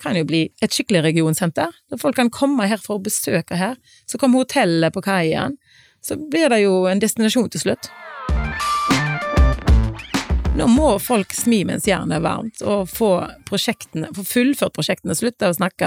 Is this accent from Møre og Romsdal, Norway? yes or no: no; Stord, Vestland, Norway; Jeg 46 år, jeg har to barn, jeg vokste opp på Stord